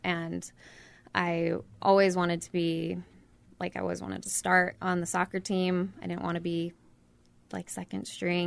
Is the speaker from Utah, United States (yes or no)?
yes; Ogden, Utah, United States; also born or lived in Mountain Green; I'm from Mountain Green. I grew up in Ogden.